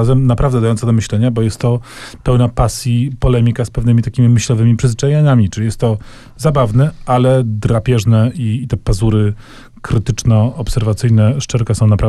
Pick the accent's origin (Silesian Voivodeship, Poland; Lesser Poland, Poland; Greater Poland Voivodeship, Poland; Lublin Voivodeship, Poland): Lesser Poland, Poland; Kraków; Ja z kolei pochodzę z Krakowa, więc rzeczywiście kwestia Galicji trochę inaczej mi się jawiła.